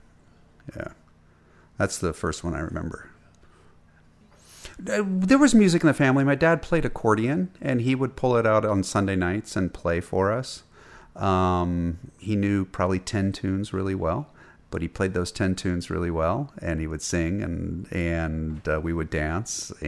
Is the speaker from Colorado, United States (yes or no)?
no; Wellsboro, Pennsylvania, United States; We were north central Pennsylvania. So, so I was from Wellsboro, Pennsylvania. Wellsboro is the county seat of Tioga County.